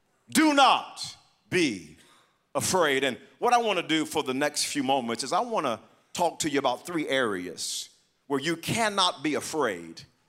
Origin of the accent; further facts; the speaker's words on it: Wewoka, Oklahoma, United States; I know you know right where it is now, and that's where I grew up in Wewoka.